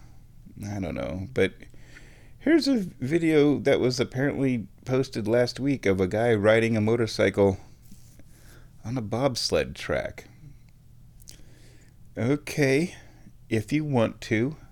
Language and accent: English; Omaha, Nebraska, United States; The kid finds out that we're from Omaha.